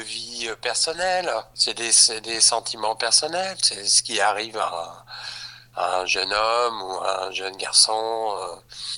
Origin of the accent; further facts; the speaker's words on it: Lille, Hauts-de-France, France; born there; now in Paris, France; J'habite à Paris, je suis né à Lille